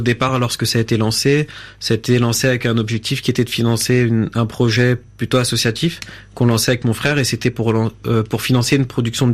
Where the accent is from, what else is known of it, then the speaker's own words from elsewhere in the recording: Paris, Île-de-France, France; also born or lived in Senegal; Je suis d'origine originaire du Sénégal. Donc après, j'ai grandi à Paris, donc en France, en banlieue parisienne.